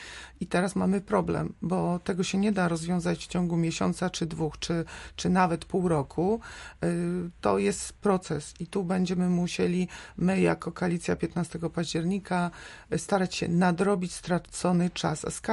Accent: Subcarpathian Voivodeship, Poland; Ja jestem przedsiębiorczynią tutaj z Podkarpacia

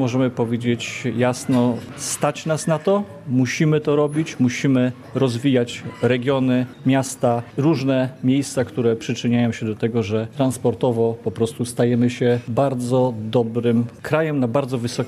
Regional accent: Greater Poland Voivodeship, Poland; jako dziecko w latach 80. podróżowałem tą trasą z moich rodzinnych stron z Wielkopolski

